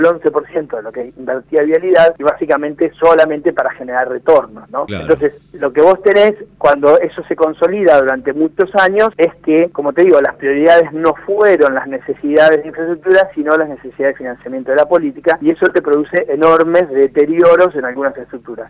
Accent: La Pampa, Argentina; now in Buenos Aires, Argentina; Yo soy de La Pampa, vivo en Buenos Aires

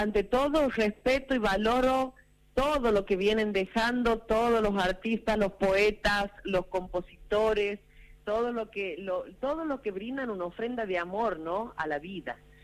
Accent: Santiago del Estero, Argentina; mi tierra, de mi Santiago, que es la continuidad del mensaje de mi padre

